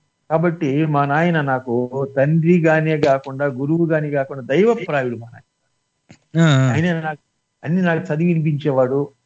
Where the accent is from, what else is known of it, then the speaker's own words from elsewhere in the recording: Kaveri Rajapuram, Tamil Nadu, India; మాది తమిళనాడు తిరువళ్ళూరు జిల్లా తిరుత్తణి తాలూకా కావేరిరాజపురం గ్రామం.